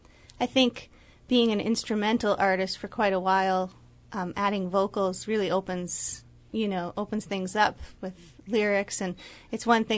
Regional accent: Ontario, Canada; Well, you know, I guess growing up in the Ottawa Valley, I learned that fiddle style, and that's mostly what I concentrated on.

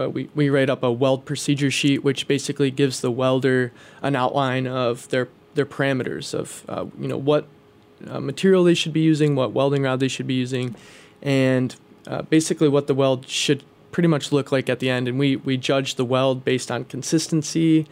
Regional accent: Midwest, United States; I grew up in the Midwest. Lots of steel weld.

